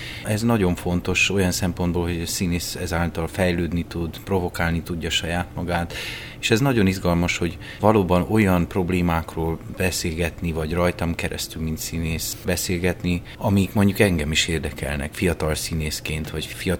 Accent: Transylvania, Romania; engem, mint erdélyi magyar színészt érdekel.

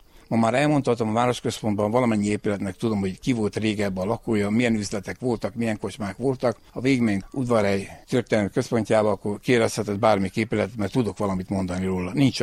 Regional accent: Odorheiu Secuiesc, Harghita, Romania; Én egy olyan lakónegyedben nőttem fel, lent a Rákóczi úton itt udvarhelyen.

